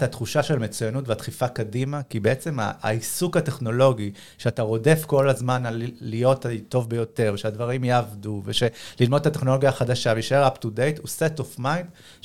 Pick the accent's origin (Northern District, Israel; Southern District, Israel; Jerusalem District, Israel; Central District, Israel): Southern District, Israel; Ashkelon; אני רוצה לחזור לאשקלון. אני רוצה להיות באשקלון ולקחת את כל הידע שצברתי ואת כל היכולות שלי ולחזור למקום שבו גדלתי.